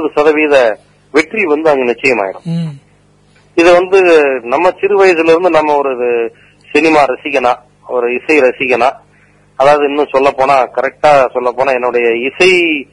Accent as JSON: {"language": "Tamil", "town": "Kumarapalayam", "region": "Tamil Nadu", "country": "India", "tie": "born there", "said": "சேலம் ஈரோட்டுக்கு நடுவில் குமாரபாளையம், பவானி குமாரபாளையம் அதான் என்னுடைய நான் பிறந்த ஊரு. அந்த ஊர்ல கேக்குறது திருச்சி வானொலி நிலையம் தான் வந்து கேட்கும்."}